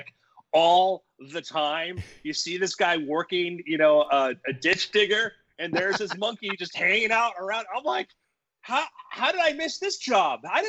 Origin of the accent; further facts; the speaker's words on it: Florida, United States; we grew up in South Florida, and you get a lot of crazy personalities.